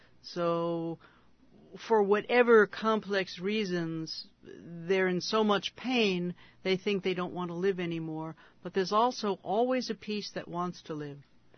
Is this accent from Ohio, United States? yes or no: no; Anchorage, Alaska, United States; I'm from Anchorage